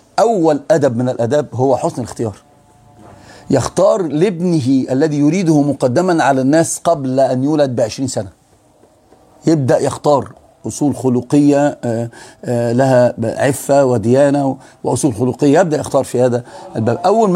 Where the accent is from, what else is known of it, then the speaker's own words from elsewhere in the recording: Upper Egypt, Egypt; وأنا أقول لكم أنا صعيدي، الصعيدي دايما يميل للذكور